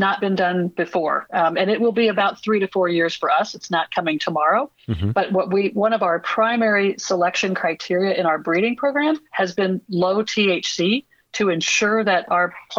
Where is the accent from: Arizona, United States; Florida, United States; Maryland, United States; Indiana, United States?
Indiana, United States; And in fact, I'm from Indiana. So I was planning to move to Colorado, and I ended up moving to Indianapolis once we had our strategy in place.